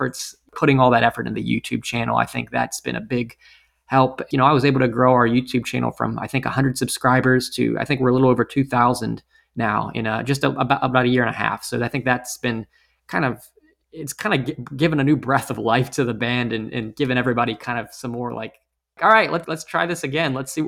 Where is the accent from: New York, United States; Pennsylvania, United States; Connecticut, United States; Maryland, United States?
Pennsylvania, United States; Pittsburgh; I grew up in the Pittsburgh area and we were pretty active in the Pittsburgh local club scene